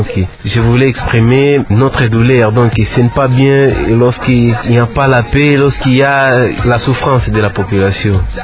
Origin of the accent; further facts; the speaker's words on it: Goma, North Kivu, DR Congo; ici chez nous à Goma, Swahili ni langue ni iko utilisé sana